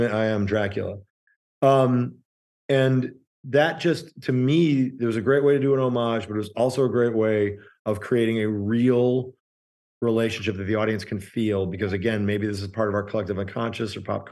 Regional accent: Chicago, Illinois, United States; So when I was a kid, this TV station, I grew up in Chicago

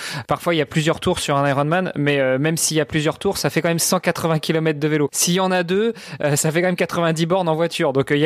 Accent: Italy; je suis pas trop de l'Europe de l'Est, moi je suis plutôt du Sud, tu vois, moi je suis plutôt italien

